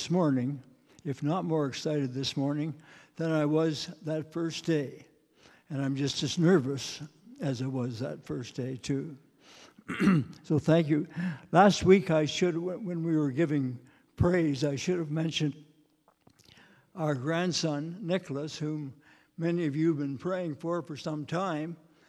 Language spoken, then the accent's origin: English; Beaton, Ontario, Canada; She grew up in my hometown in Beaton